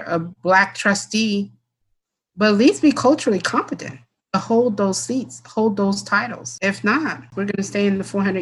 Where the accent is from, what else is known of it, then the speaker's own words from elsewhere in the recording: Bloomington, Illinois, United States; And I grew up in Bloomington, Illinois, and it was probably 90% white.